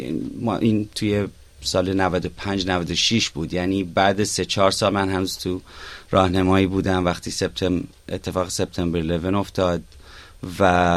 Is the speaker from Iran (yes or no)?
yes; Iran; now in Australia; وقتی اومدم استرالیا گفتم خب من تو ایران حالا زبان فارسی رو یاد گرفتم، اینجا رو بیام انگلیسی رو یاد بگیرم.